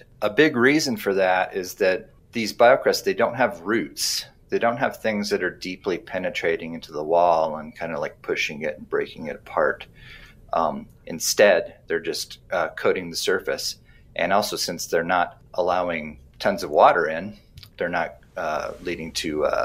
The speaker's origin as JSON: {"language": "English", "region": "Arizona", "country": "United States", "tie": "born or raised there", "said": "They're very common in my home state of Arizona."}